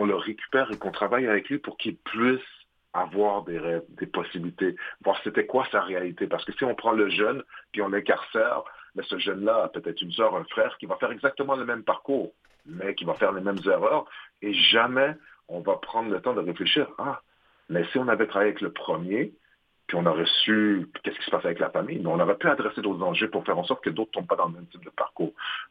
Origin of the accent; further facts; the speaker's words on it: Montreal, Quebec, Canada; quand j'étais jeune à Montréal-Nord